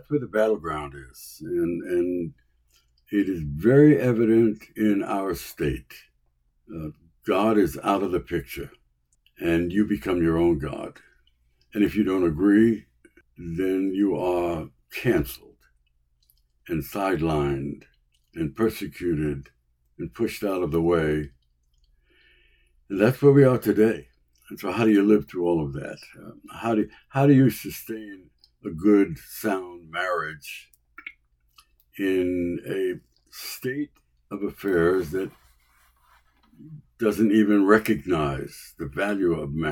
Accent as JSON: {"language": "English", "town": "New York City", "region": "New York", "country": "United States", "tie": "born or raised there", "said": "And I grew up in New York City, which was not the best place to grow up. But when I was young, it was better than it is now."}